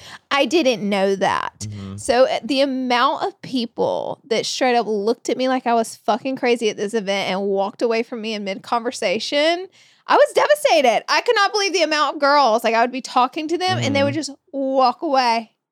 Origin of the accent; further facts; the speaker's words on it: Alabama, United States; now in Los Angeles, United States; I'm fresh from Alabama, so I'm still ordering beer at events. You don't really do that as much in LA.